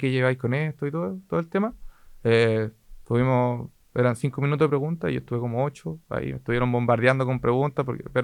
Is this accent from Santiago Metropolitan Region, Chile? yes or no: no; Valdivia, Los Ríos, Chile; born there; now in Osorno, Chile; Yo nací en Valdivia y me vine a vivir hace como 15 años a Osorno. Y vivo para el sector de Polloico, camino entre lagos.